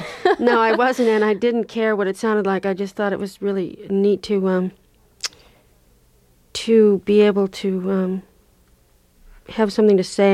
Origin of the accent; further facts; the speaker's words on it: Illinois, United States; also born or lived in Florida; I lived in Illinois when I was a kid, grown up in a rural area, and then I lived in Florida for a while, various cities. I came directly from Tallahassee